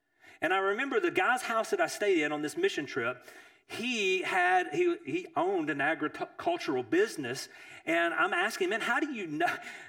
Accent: Texas, United States; You know, I grew up in East Texas, and I was not an ag guy. That was not my world.

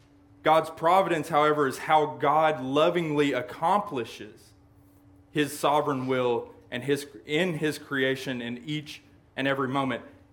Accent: Arkansas, United States; You know, you're from Murfreesboro, Middle Tennessee area, and I'm from Central Arkansas, and then we meet in the middle of the cornfields at Williams Baptist, smallest university ever.

